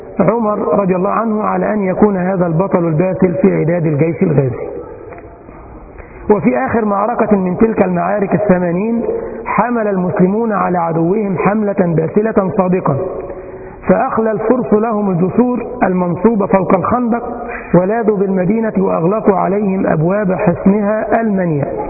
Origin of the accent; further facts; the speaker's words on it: Egypt; وعندنا في مصر موجودة في كل ميدان عندنا نافورة